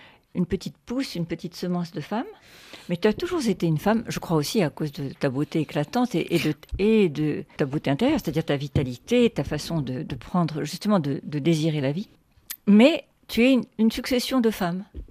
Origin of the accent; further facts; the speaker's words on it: Algeria; now in France; D'Algérie, je suis partie, mais parfois je me dis aussi, tu sais, si on joue avec l'idiome français, je suis d'Algérie, je suis partie, je suis une partie d'Algérie.